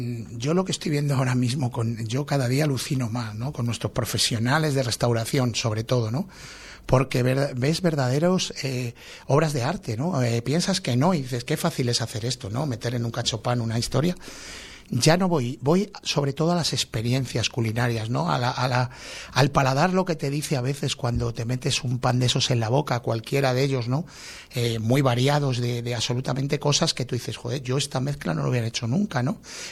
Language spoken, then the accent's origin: Spanish; Spain; una gastronomía tan importante como la nuestra, como la española